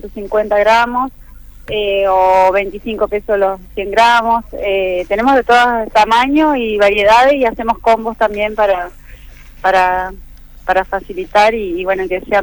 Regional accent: Paraná, Entre Ríos, Argentina; somos de acá, de Paraná.

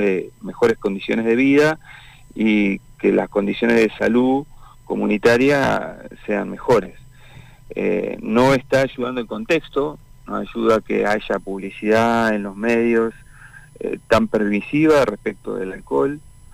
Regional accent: Neuquén, Argentina; Pero soy neuquino, nací acá.

